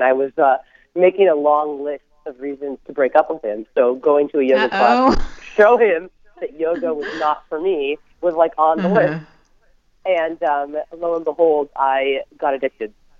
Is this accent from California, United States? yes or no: yes; California, United States; I grew up in California, a major athlete my whole life, running about 60 miles a week